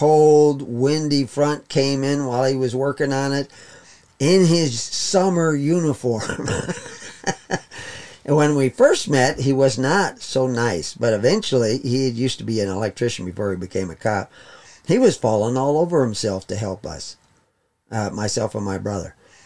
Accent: Texas, United States; Now, when I was a kid growing up in Texas, down in South Texas, there was a problem with racism.

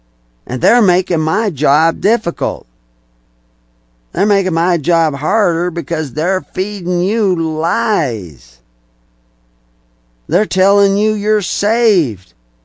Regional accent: the South, United States; born there; I don't want to give my bad people always southern accents, but I was born in the South, so what can I do?

